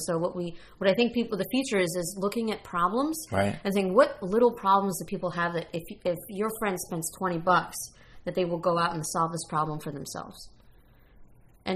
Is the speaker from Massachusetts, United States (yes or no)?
no; New York, United States; born there; I was born in New York.